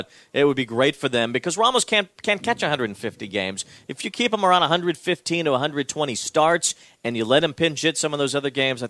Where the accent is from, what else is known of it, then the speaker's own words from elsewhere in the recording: Chicago, Illinois, United States; I'm from Chicago originally.